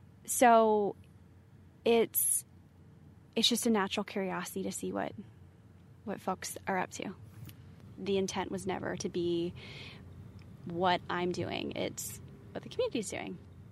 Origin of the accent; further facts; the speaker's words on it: California, United States; now in Paducah, United States; I am from California and I have been moving around the country for nearly the last decade.